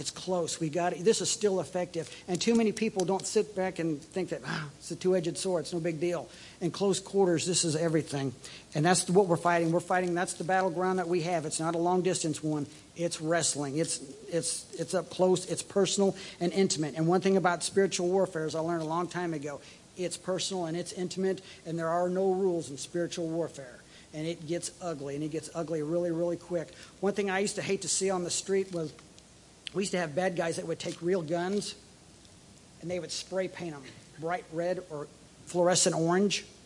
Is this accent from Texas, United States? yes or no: no; Coronado, California, United States; You know, when we grew up in California, one of the nicest things, my dad was in the Navy 31 years, and we lived on Coronado on the beach down there